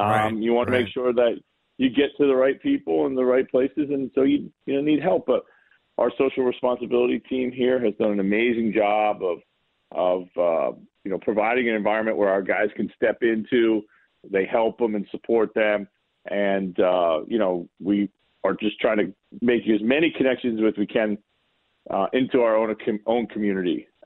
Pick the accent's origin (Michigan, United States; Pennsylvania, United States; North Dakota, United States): Pennsylvania, United States; also born or lived in Ohio / Europe; Well, I was born in Ohio, but I grew up outside of Philadelphia. Most of my growing up years were outside of Philadelphia. Went to college in Eastern Pennsylvania, and then went to Europe for 17 years after that.